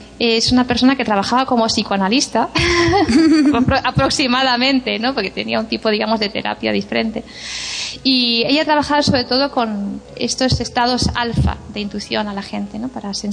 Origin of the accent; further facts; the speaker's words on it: Vilagarcía de Arousa, Galicia, Spain; now in Madrid, Spain; yo soy de Galicia, de Villa García de Arosa. O sea, estudié en el conservatorio de Pontevedra la mitad de la carrera y la otra mitad aquí en Madrid, donde vivo ahora.